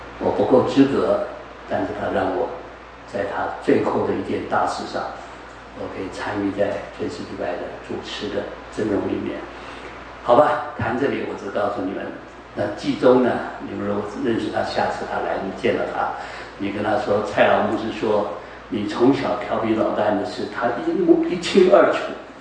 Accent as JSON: {"language": "Chinese", "region": "Kaohsiung", "country": "Taiwan", "said": "主啊，一个美国人这么爱中国人，我是中国人，求你让我更爱中国人。"}